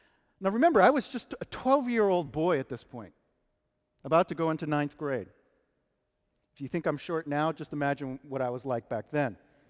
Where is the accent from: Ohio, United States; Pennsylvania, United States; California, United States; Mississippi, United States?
Pennsylvania, United States; also born or lived in New York City, United States; Now, although I was born in New York City, in the Bronx, you know, I spent much of my youth in small towns in western Pennsylvania.